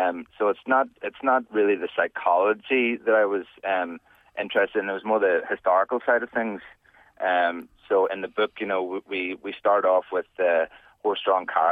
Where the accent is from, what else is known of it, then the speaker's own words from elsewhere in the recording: Newcastle, Northern Ireland, United Kingdom; I'm not from Belfast originally. I'm from Newcastle, County Down.